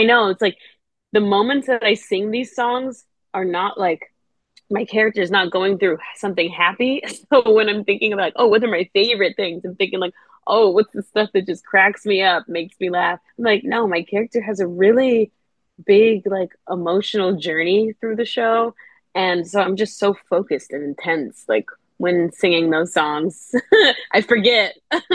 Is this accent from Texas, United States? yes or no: no; New York, United States; even though I'm from New York, like the center of musical theater, Broadway.